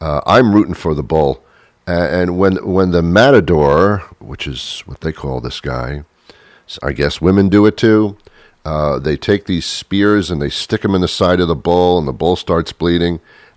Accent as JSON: {"language": "English", "region": "New Jersey", "country": "United States", "said": "I say, New Jersey. I'm from that area, but it throws them off."}